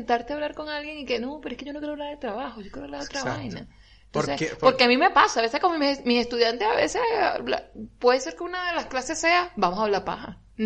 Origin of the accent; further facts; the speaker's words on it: La Plata, Buenos Aires Province, Argentina; Yo soy la persona de La Plata en esta casa.